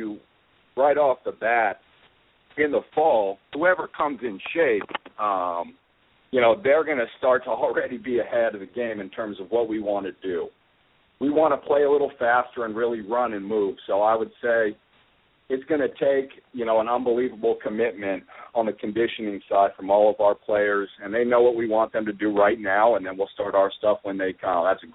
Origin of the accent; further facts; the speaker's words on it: California, United States; now in Portland, United States; I'm from California, so most of my friends, some of whom are listening tonight, they'd always ask me